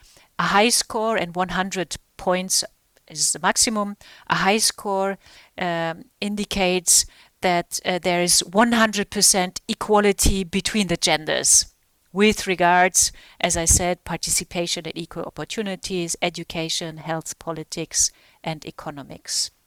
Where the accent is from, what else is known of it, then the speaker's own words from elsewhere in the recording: Germany; English is a second language; We are from Germany.